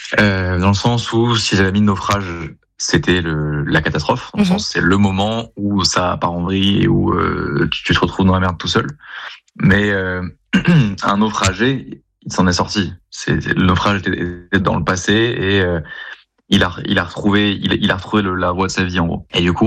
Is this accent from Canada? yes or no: no; Pau, Nouvelle-Aquitaine, France; vu que je viens de Pau dans le Sud-Ouest et que mes frères ont grandi à Toulouse